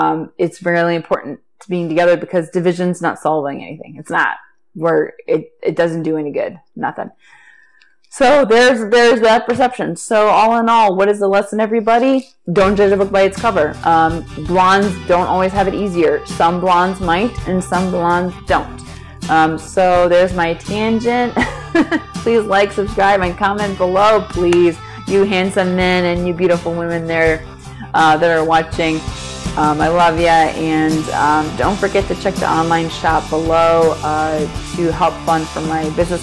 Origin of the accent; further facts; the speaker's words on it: Cleveland, Ohio, United States; I've been around so much black people in my hometown of Cleveland, Ohio, that I for me, it's nothing.